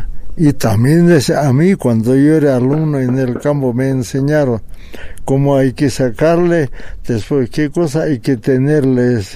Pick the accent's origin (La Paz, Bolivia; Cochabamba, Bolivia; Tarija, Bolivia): La Paz, Bolivia; Carabuco; Uno yo supe de mi comunidad, que soy de Carabuco, provincia de Camacho.